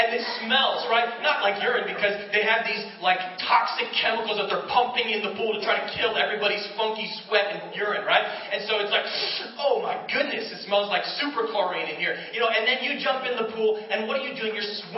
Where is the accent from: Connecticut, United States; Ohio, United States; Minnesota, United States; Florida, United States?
Connecticut, United States; North Haven; I grew up in North Haven. We went to the North Haven pool.